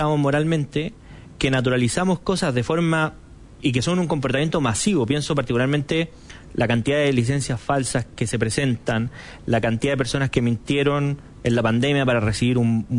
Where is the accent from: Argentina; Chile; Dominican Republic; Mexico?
Chile; qué tipo de sociedad somos los chilenos